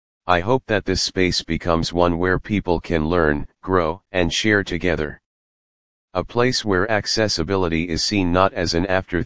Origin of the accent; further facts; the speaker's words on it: Vancouver, British Columbia, Canada; I'm from Vancouver, British Columbia